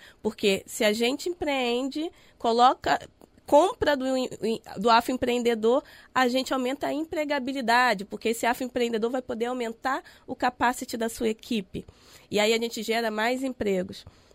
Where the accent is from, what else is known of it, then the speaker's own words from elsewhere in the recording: São Gonçalo, Rio de Janeiro, Brazil; Eu venho do Jardim Catarina. O Jardim Catarina é um bairro de São Gonçalo, município, né? Do nosso querido estado do Rio de Janeiro. E na época, 1982, quando eu nasci, há 36 anos atrás, era considerada a maior favela plana da América Latina.